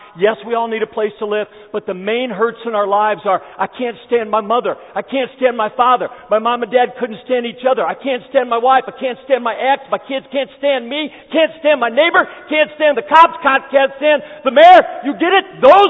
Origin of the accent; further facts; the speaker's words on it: United States; I'm an American white guy